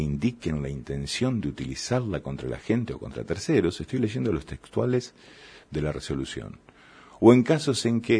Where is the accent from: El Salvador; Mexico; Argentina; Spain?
Argentina; Somos vulnerables, somos argentinos.